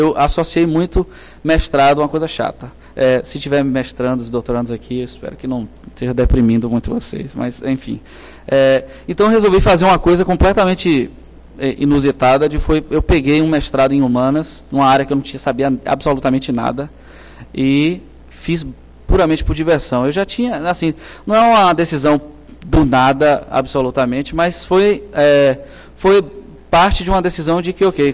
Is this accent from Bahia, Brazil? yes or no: yes; Salvador, Bahia, Brazil; eu sou baiano, de Salvador